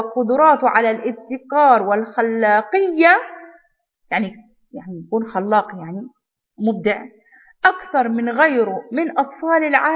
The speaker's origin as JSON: {"language": "Arabic", "town": "Baghdad", "region": "Baghdad Governorate", "country": "Iraq", "tie": "born or raised there", "said": "لأن أنا عشت في بغداد، طفولتي في بغداد، من إلى الآن أنا ما أنسى أبداً أبداً بغداد،"}